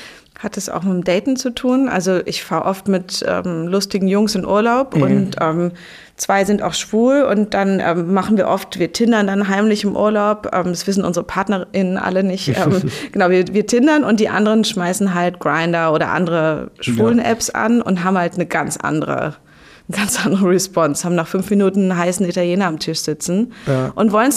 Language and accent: German; Berlin, Germany; so als Berlinerin, hier hetero aufgewachsen